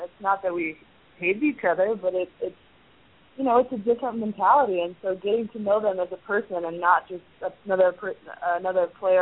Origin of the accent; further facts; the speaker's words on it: Nebraska, United States; I grew up in Nebraska and always dreamed, you know, about playing volleyball